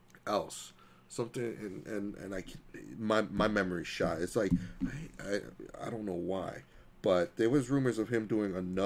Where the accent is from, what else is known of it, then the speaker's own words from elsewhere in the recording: New York, United States; Dude, I'm a New Yorker